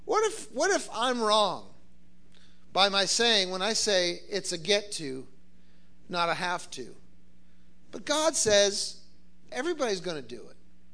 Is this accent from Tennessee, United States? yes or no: yes; Bristol, Tennessee, United States; Oh, I say I'm from Tennessee. They say, are you from Nashville? No. Bristol, Tennessee is in northeast Tennessee, and it's on the Virginia border.